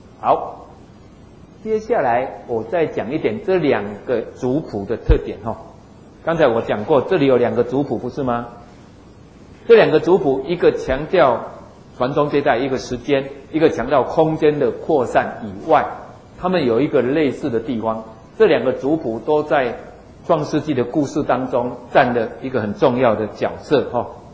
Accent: Taiwan; 那这个其实华人不是也这样吗？我们台湾人不是也这样吗？

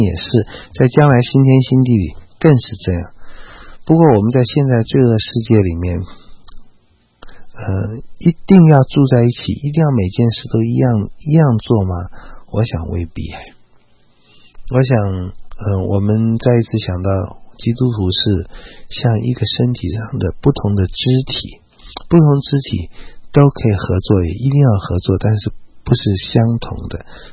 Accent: China; 我觉得这也是我们中国人真是怕孤单

